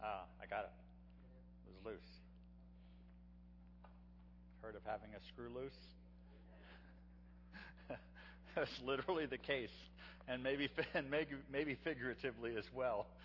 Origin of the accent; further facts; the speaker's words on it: Hong Kong; I grew up in Hong Kong, and every Christmas Eve in my older years, probably from 7 years old up to 12